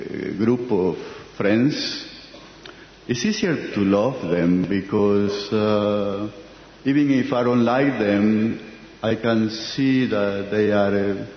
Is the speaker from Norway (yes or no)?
yes; Oslo, Norway; English is a second language; I come from Oslo, Norway.